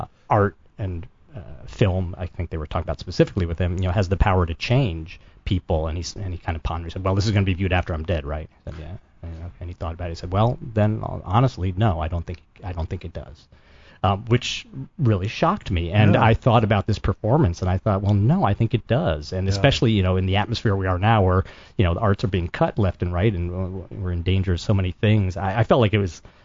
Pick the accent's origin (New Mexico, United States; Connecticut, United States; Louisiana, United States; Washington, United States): Connecticut, United States; New Haven; he was already wanted on a possible murder conviction back in New Haven, my hometown.